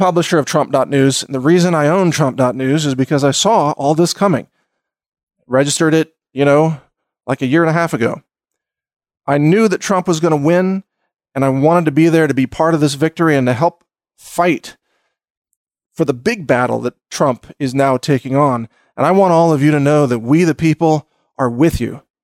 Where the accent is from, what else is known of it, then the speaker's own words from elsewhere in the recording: Texas, United States; we are Americans. I am a Texan.